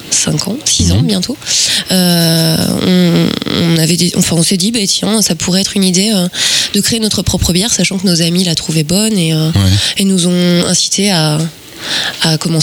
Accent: Brittany, France; moi, on est originaire tous les deux de Bretagne.

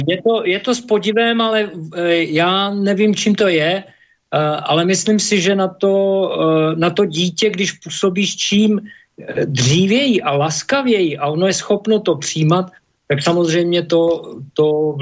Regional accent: Moravská Třebová, Pardubice Region, Czechia; born there; No, já jsem ročník 69 a narodil jsem se v Moravské Třebové, což je taková moje zamilovaná rodná víska.

